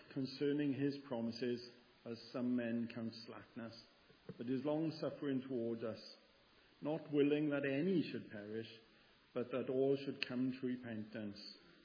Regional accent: Penderyn, Wales, United Kingdom; Now, I was brought up in Penderyn, countryside, village.

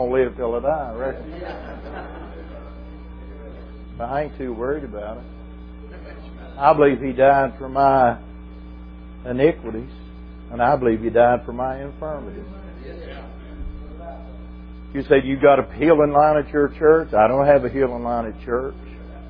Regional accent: West Virginia, United States; born there; I was born in West Virginia in the night, about 10 o'clock at night

